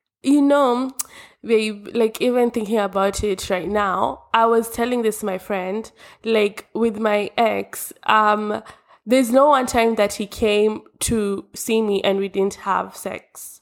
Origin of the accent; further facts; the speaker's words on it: Kenya; moved away as an adult; And imagine now I'm fresh from Kenya.